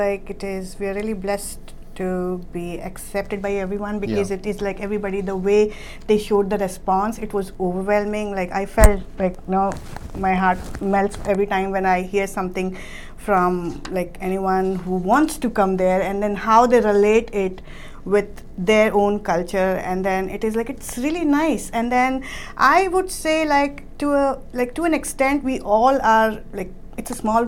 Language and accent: English; India; English is a second language; We had a lot of exposure, like, there while we were growing up in India.